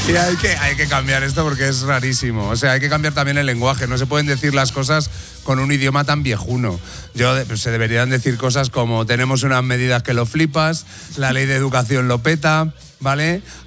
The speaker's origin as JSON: {"language": "Spanish", "region": "Castile and León", "country": "Spain", "said": "Yo, a ver, soy de Castilla y León y si quieres ser como nosotros, lo que tienen que hacer es un café torero."}